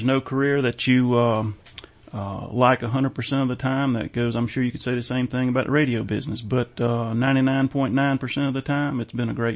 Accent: Irmo, South Carolina, United States; born there; Well, I was born in Irmo, which is in Lexington County.

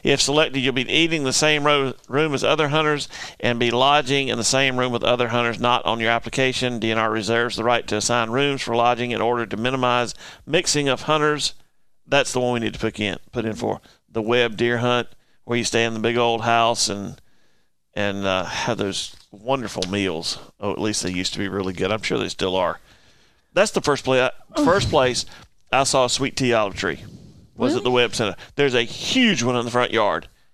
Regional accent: South Carolina, United States; I grew up in South Carolina.

